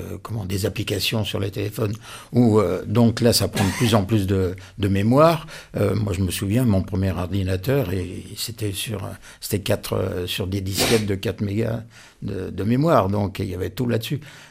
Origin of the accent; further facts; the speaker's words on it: Annecy, Auvergne-Rhône-Alpes, France; enfin moi je viens de Haute-Savoie, je viens d'Annecy